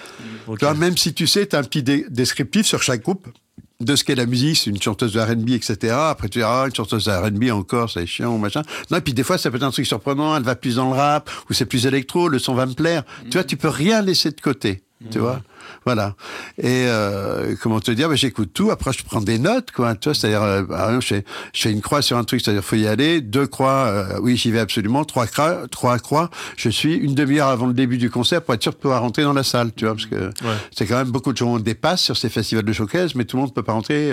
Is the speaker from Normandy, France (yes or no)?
no; Talence, Nouvelle-Aquitaine, France; born there; nous on est d'une famille bordelaise, tu vois, donc voilà, je suis né à Bordeaux, à Talence, où je suis seulement né, donc c'est j'y suis resté que le temps de naître